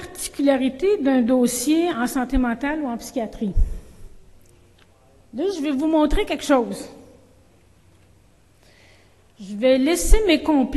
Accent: Quebec, Canada; accent: Québécois; Je suis capable de parler en anglais, mais j'ai un fort accent québécois.

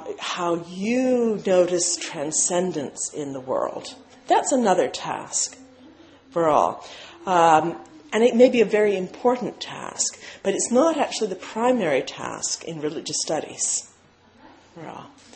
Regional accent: United States; and I say this as an American, I think, which I am

